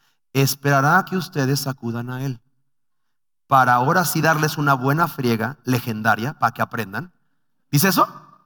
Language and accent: Spanish; Mexico City, Mexico; Ves que tengo déficit de atención y yo soy chilango, bro.